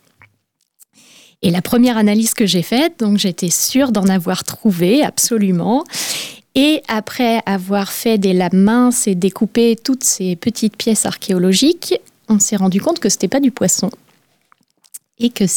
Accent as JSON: {"language": "French", "town": "Brest", "region": "Brittany", "country": "France", "tie": "born or raised there", "said": "j'ai grandi à Brest, donc les influences étaient déjà présentes."}